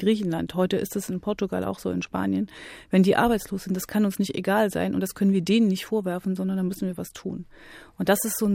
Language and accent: German; East Germany, Germany; als Ostdeutsche weiß ich ja ganz gut, wovon ich rede.